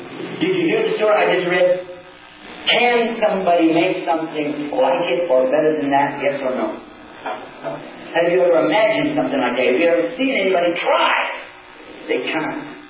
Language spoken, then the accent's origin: English; Cleveland, Ohio, United States; born there; now in Texas, United States; I was born in Cleveland, Ohio. Shh. So I am a Buckeye. I am from this state, originally. But I got out of here as quick as I could.